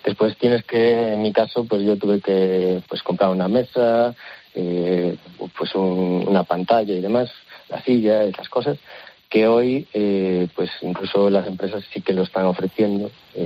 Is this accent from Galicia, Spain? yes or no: yes; Lugo, Galicia, Spain; yo soy de Lugo, yo siempre quise retornar, digamos, aquí a Galicia.